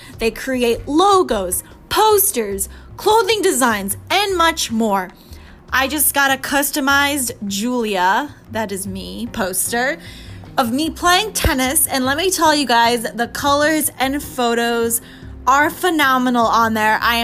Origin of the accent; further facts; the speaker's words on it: New York, United States; I love my caffeine. I'm a New Yorker. I love my coffee.